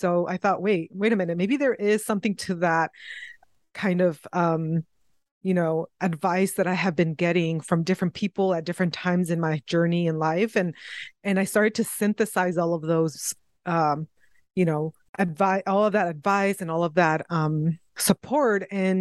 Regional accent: Acapulco, Guerrero, Mexico; I had a really hard life, you know, growing up in Acapulco, being abandoned by my mother at a young age so that she could survive and come to a new country

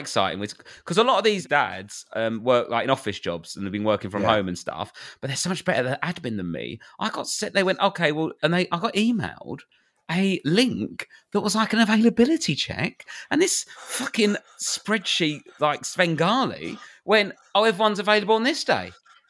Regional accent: United Kingdom; You've got to have a couple of drinks to meet new people. We're British.

